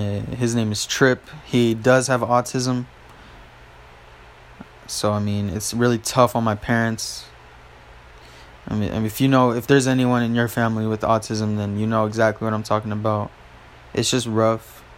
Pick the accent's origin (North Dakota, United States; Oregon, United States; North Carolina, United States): North Carolina, United States; born there; also born or lived in Utah; now in Victorville, United States; I was born in North Carolina. And then, right now, I live in Victorville, California.